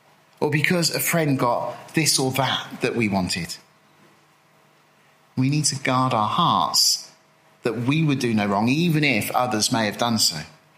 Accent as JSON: {"language": "English", "country": "United Kingdom", "said": "You know, we're British, we like queuing, we like orderly conduct, right?"}